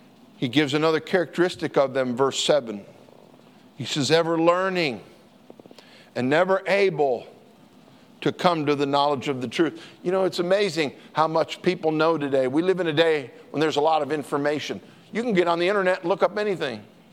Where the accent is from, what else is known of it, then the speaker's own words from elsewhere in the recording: Colorado, United States; I grew up in Colorado.